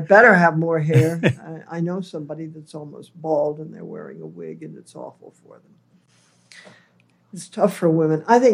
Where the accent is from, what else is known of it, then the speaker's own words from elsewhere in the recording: Cleveland, Ohio, United States; born there; I was born in Ohio, Cleveland, and 3 years later, my mother and father were born in New York.